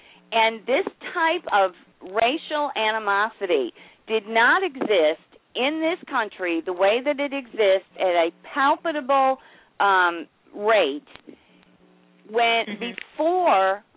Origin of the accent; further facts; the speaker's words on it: United States; I am an American.